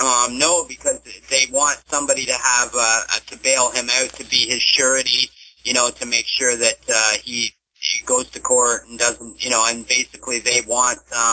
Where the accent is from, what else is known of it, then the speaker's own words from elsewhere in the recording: Ontario, Canada; I'm Canadian. I was just outside of Toronto, Ontario, Canada.